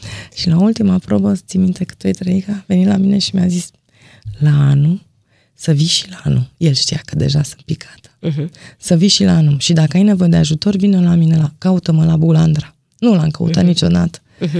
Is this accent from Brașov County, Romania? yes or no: yes; Brașov, Brașov County, Romania; Din Brașov, că aveam și accent.